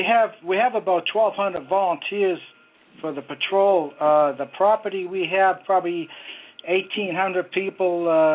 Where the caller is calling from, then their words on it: Sun City Center, Florida, United States; Well, we come from Sun City Center, Florida, and we